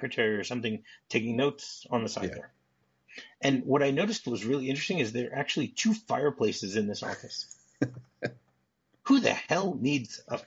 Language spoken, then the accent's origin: English; Detroit, Michigan, United States; First of all, I grew up in Detroit, so I knew that flying from New York to Detroit was about an hour and 40 minutes.